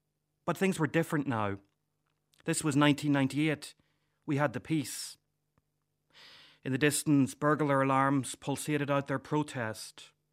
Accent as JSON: {"language": "English", "town": "Omagh", "region": "Northern Ireland", "country": "United Kingdom", "tie": "born or raised there", "said": "I whispered a hurried prayer that Our Lady would cover this town, my hometown Omagh, in her love."}